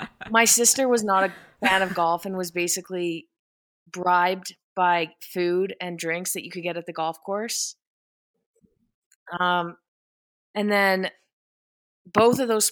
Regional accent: Calgary, Alberta, Canada; Okay, so basically, growing up in Calgary, Alberta, Canada, I was always completely obsessed with sports.

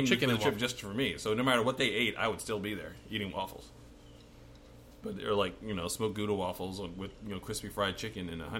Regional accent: United States; Yeah, because I'm American.

